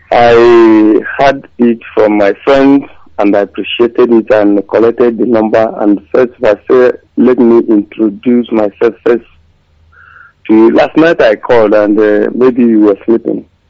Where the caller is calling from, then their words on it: Taraba, Nigeria; I'm calling from Taraba State.